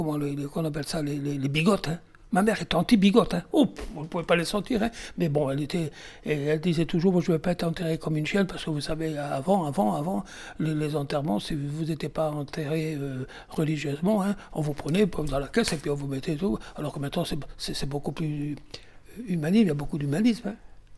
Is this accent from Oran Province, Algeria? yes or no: yes; Oran, Oran Province, Algeria; Moi, je suis né en Algérie en 1940. Moi, je suis né en Algérie, hein. J'étais à Oran, quartier très très populaire.